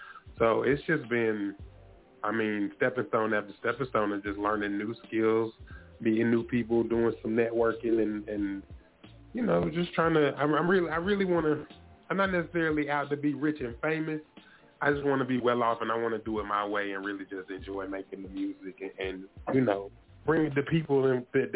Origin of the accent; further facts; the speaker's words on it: North Carolina, United States; I'm from North Carolina, so I got to rep NC, but I love South Carolina.